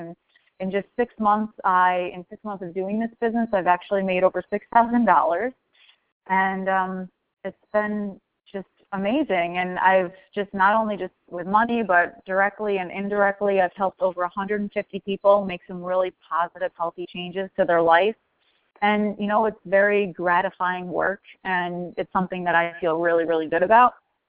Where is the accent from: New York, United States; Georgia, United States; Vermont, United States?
New York, United States; Everyone, like I said … I'm from New York.